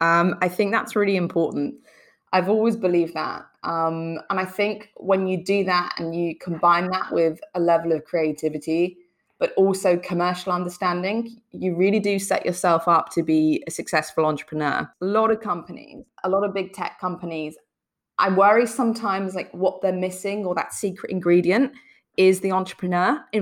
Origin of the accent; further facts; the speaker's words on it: Liverpool, North West England, United Kingdom; we're originally from Liverpool, right? Our family are from Liverpool.